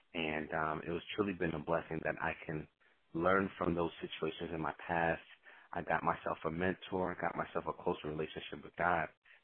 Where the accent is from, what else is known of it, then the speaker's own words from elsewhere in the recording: Stamford, Connecticut, United States; also born or lived in Port-au-Prince, Haiti; I was born in Port-au-Prince, Haiti, and raised in Stamford, Connecticut, and I was blessed to have both of my parents in my life.